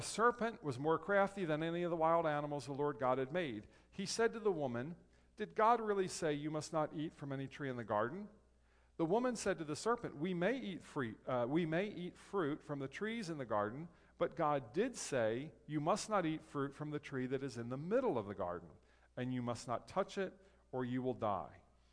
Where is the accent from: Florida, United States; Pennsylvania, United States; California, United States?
Pennsylvania, United States; Kennett Square; I grew up in Kennett Square, by the way.